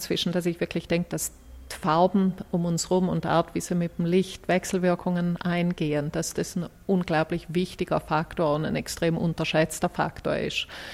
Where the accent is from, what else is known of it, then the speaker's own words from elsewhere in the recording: Alabama, United States; Also ich bin in Alabama ja aufgewachsen